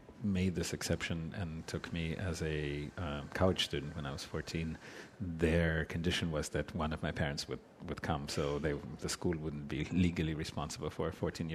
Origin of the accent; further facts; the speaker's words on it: Russia; now in Boston, United States; growing up in Russia, and then it was like floodgates opened